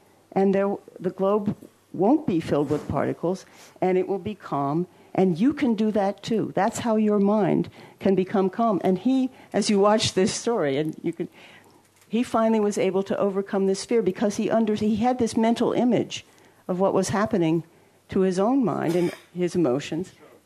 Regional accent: Brookline, Massachusetts, United States; the other day I went to a film that was showing in my hometown in Brookline, Massachusetts

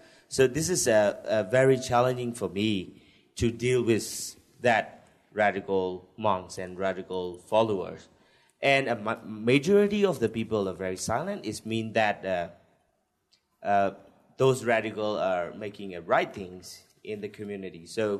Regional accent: Myanmar; I'm from Burma, and I was grown in born and grown up in the border of the Thai and Burma

